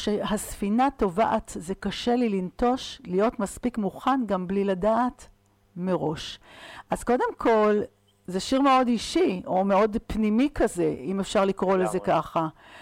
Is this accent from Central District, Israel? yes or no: yes; Kfar Saba, Central District, Israel; גם אני במקור מכפר סבא.